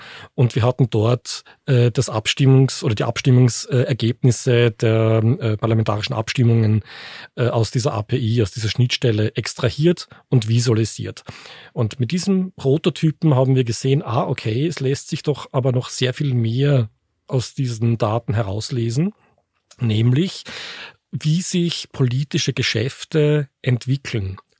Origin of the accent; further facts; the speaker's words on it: Austria; also born or lived in Germany; in meiner Heimat Österreich, das ist natürlich in der Schweiz. Ich habe eben in Deutschland gelebt.